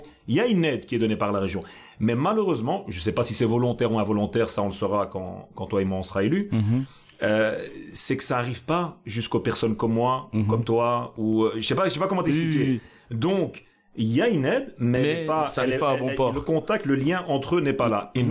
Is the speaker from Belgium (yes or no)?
yes; Brussels, Brussels-Capital Region, Belgium; Et pourtant, je suis bruxellois, je suis né là